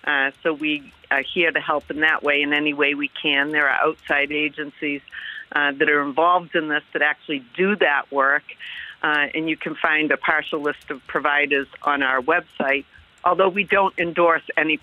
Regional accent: Boston, Massachusetts, United States; My hometown.

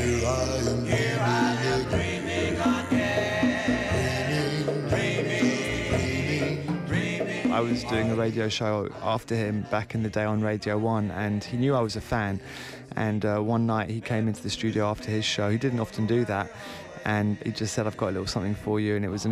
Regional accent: London, United Kingdom; I remember when I was growing up in South London

